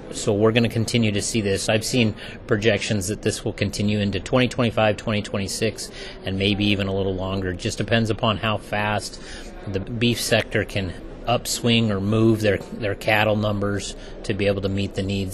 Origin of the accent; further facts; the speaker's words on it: Idaho, United States; the really hot times in Arizona, which I don't know when there isn't a hot time in Arizona, but I'm from Idaho.